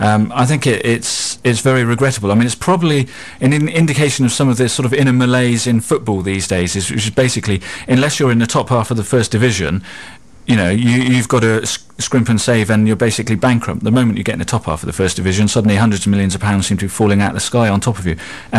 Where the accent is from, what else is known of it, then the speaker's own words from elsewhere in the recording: United Kingdom; because I'm a British politician